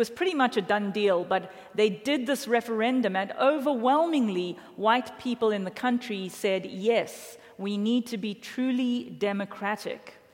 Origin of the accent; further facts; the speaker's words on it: South Africa; As most of you know, I am South African